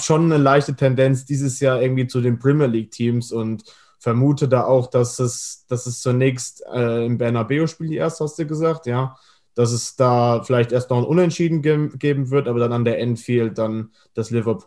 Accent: Germany; ich sehe das ja nochmal anders als Deutscher. Also, ich bin jetzt ja nicht in dem Land geboren oder sowas.

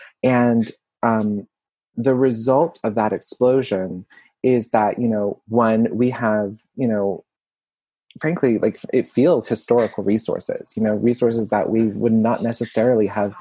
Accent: Birmingham, Alabama, United States; And, you know, I'm also from the Deep South, and one of my best friends who's still in Birmingham, Alabama, where I'm from, is actually Egyptian.

